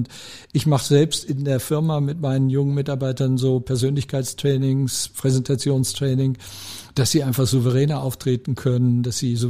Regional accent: Germany; Ich komme ja aus Deutschland, da ist das ich auch ein Thema.

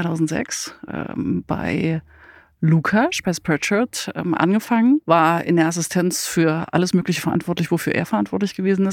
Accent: Saxony-Anhalt, Germany; born there; now in Berlin, Germany; Ja, ich bin 81 geboren in Sachsen-Anhalt.

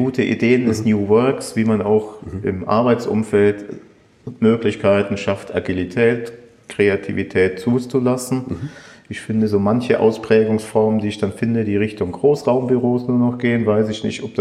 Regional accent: Fürstenfeldbruck, Bavaria, Germany; ich komme aus der Nähe von München, aus Fürstenfeldbruck

